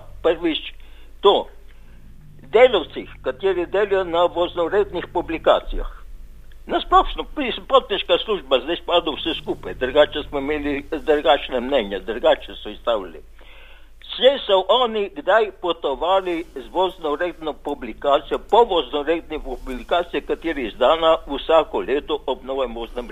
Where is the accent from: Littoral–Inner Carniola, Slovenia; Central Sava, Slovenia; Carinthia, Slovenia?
Littoral–Inner Carniola, Slovenia; Pivka; ker sem jaz tukaj iz Pivke.